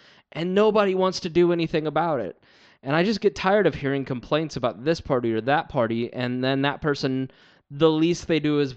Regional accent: Plainfield, Indiana, United States; I grew up in Plainfield, and Hendricks County is a very practical county

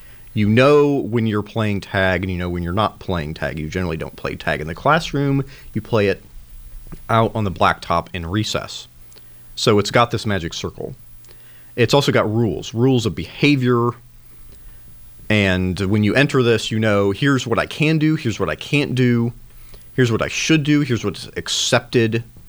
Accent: Goshen, Indiana, United States; I'm from Goshen, Indiana.

